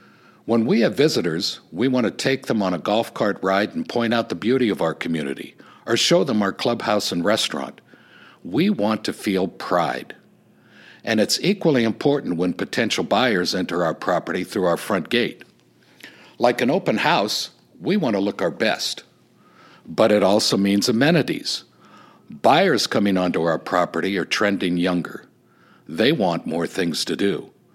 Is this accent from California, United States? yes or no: yes; California, United States; I grew up here in the Coachella Valley, graduated from Palm Springs High School and College of the Desert. My wife, Tammy, also grew up here. We were gone for a while, but now we're back and love living here at Shadow Hills.